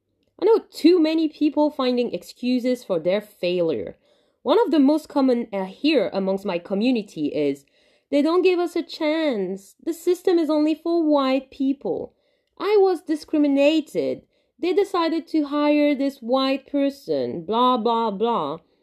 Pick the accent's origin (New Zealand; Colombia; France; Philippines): France; now in London, United Kingdom; I am a tan-skinned Muslim woman born and bred in France. The unfortunate reality is that discrimination and racial brutality were a part of my day-to-day. Thankfully, I decided to move to London, where difference is more accepted.